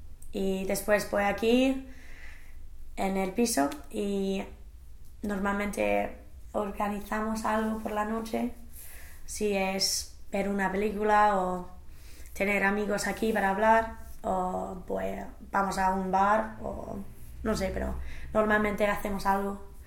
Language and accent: Spanish; England, United Kingdom; Spanish is a second language; soy la sola inglesa y todo el mundo habla conmigo, y creo que mi español se parece mucho a su inglés